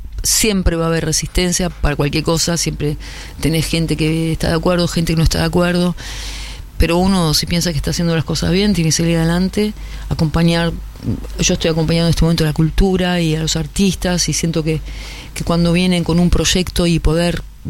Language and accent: Spanish; Argentina; De hacer y porque somos argentinos